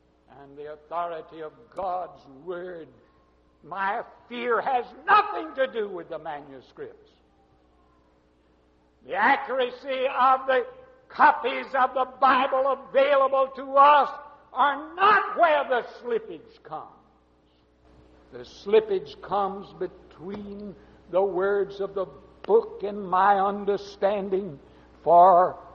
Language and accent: English; Memphis, Tennessee, United States; I grew up in the First Baptist Church of Memphis, Tennessee.